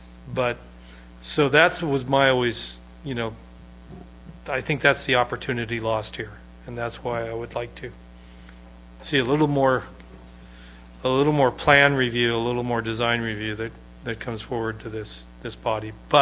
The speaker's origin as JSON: {"language": "English", "town": "Santee", "region": "California", "country": "United States", "tie": "born or raised there", "said": "I grew up around Santee, and Santee had their water reclamation lakes"}